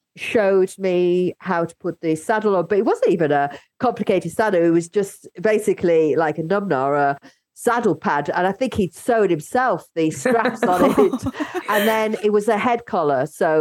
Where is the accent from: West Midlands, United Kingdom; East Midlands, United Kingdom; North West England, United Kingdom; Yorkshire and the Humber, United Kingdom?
Yorkshire and the Humber, United Kingdom; I grew up back in the day, I was adopted basically, and I was brought up in Yorkshire, and with white parents who are amazing. But the where I was living, this tiny village, I was the only kid of color